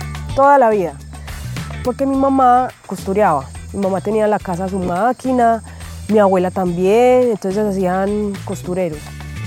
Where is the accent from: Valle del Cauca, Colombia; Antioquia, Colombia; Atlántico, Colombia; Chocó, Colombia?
Antioquia, Colombia; Medellín; born there; now in Isla Fuerte, Colombia; Yo nací en Medellín, prácticamente nos criamos con la familia de mi tía, la hermana de mi mamá, nos criamos con sus hijos.